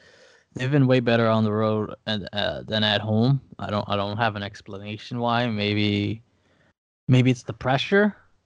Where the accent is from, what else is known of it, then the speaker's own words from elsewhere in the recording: Netherlands; English is a second language; also born or lived in England; You know, I grew up in the Netherlands. I played in England, so it gets cold